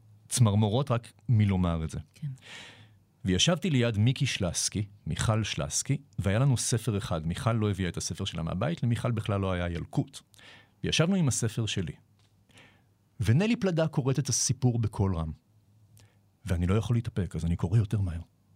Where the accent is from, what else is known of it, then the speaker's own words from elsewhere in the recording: United States; אני מאזין כאמריקאי וכאיש רדיו